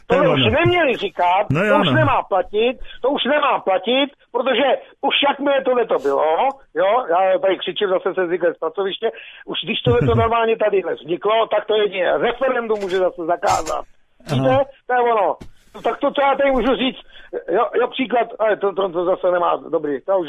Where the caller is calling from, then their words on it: North Bohemia, Czechia; My jsme tady severočeský kraj, no